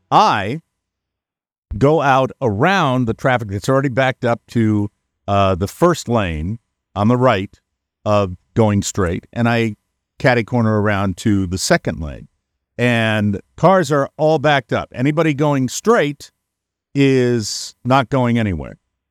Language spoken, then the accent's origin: English; New England, United States; I'm from New England.